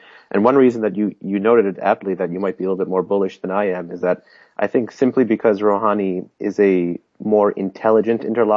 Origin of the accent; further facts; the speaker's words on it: New York City, New York, United States; I'm originally from New York City.